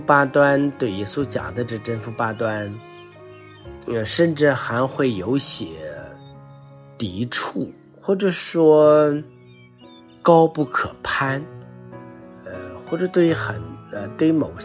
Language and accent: Chinese; China; 你看我们中国人造字的时候，造字这我说两个字，福和富。